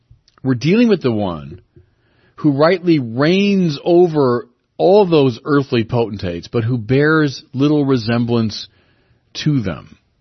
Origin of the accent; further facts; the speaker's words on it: United States; I mean, I'm an American, I'm not a big fan of kings.